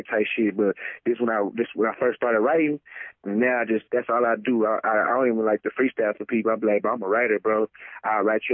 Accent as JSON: {"language": "English", "town": "Dallas", "region": "Texas", "country": "United States", "said": "I'm from Dallas. They from Dallas. You know what I'm saying? That's how I got … too. Like, it's just some Dallas shit"}